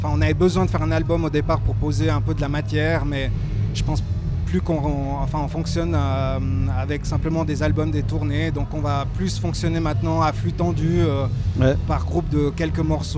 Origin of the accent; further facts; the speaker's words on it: Valais, Switzerland; de clôturer un tout petit peu cette tournée par une date chez nous en Valais.